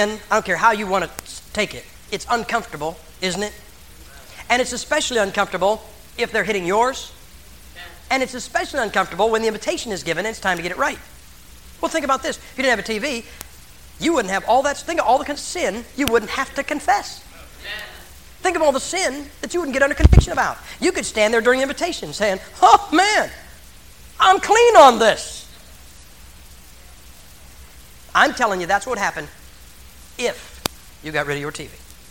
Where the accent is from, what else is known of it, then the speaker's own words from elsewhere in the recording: Massillon, Ohio, United States; Listen, man, I'm from Massillon, Ohio. Our high school football stadium seats 26,000 people. We like football.